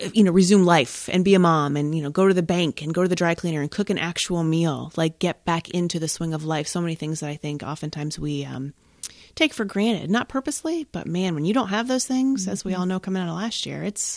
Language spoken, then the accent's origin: English; Ohio, United States; also born or lived in Fort Wayne, Indiana; now in Grand Rapids, United States; I am a Midwesterner at heart. I grew up in Ohio, very small town, a village in Northeast Ohio. And then I was in Indiana, in Fort Wayne, Indiana, for about 19 years.